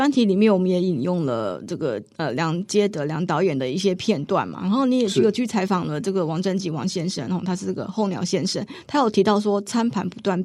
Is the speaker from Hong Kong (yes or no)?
no; Taiwan; 那我们台湾人用选票决定了自己的未来